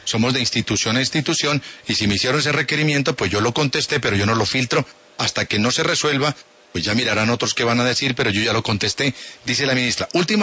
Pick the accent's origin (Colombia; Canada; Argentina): Colombia; Coffee Region; born there; Mi tierra, yo nací allá.